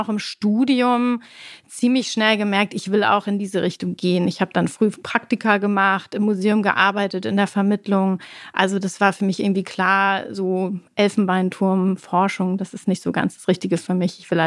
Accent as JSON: {"language": "German", "town": "Leer", "region": "Lower Saxony", "country": "Germany", "said": "Ich komme zwar aus Leer Ostfriesland, da gibt es nicht so viele Museen"}